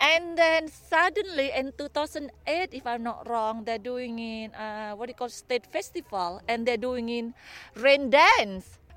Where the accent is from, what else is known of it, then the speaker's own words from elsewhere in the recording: Indonesia; English is a second language; moved away as an adult; now in United Kingdom; I'm from Indonesia. I end up in Kasemen. Of course, I married a gentleman from England who stay in Kasemen. What do you call, move from England. I arrived 2005. It's really, really remote